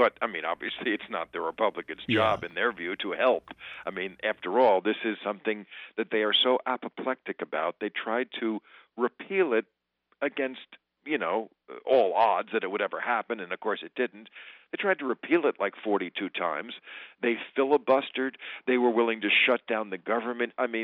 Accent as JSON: {"language": "English", "region": "New Jersey", "country": "United States", "tie": "born or raised there", "said": "Now, today we see Chris Christie walking away with the victory there in my home state of New Jersey."}